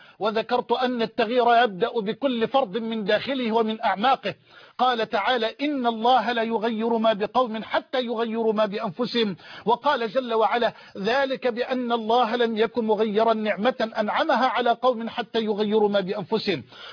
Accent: Egypt

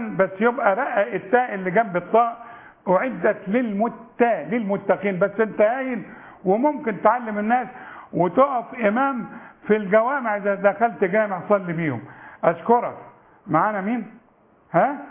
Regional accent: Sharqia Governorate, Egypt; ايوه كل حاجه في الحاله اقول انا من الشرقيه. انا مش هتبره منها.

